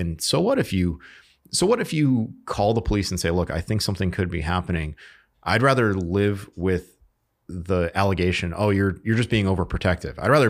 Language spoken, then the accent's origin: English; Connecticut, United States; Like in my home state of Connecticut back in 07